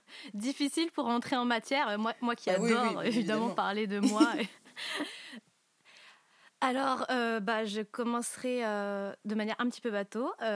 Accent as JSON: {"language": "French", "region": "Auvergne-Rhône-Alpes", "country": "France", "tie": "born or raised there", "also_born_or_lived": "Paris", "said": "je suis très très attachée à ma région et à ma ville, qui est ma ville natale. Et je suis revenue en Auvergne après avoir habité trois ans à Paris"}